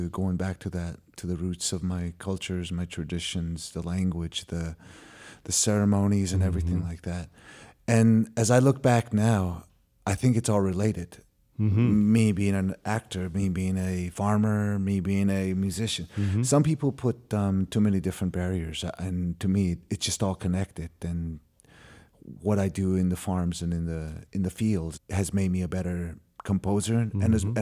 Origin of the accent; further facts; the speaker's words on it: Taos Pueblo, New Mexico, United States; I was born and raised on Taos Pueblo, mm-hmm. in the small little village of 2,000 people. And I grew up a farmer. I was born and raised to be a farmer.